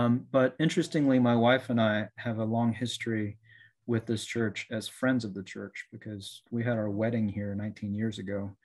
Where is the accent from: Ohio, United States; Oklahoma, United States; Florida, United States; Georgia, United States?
Georgia, United States; Atlanta; So I am a Korean … not a Chinese … growing up in Atlanta, went to Korean churches, went away for college, went away for seminary, came back